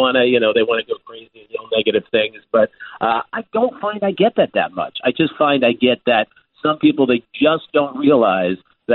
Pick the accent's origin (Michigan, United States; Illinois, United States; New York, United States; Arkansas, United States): New York, United States; You know, and of course I'm from New York.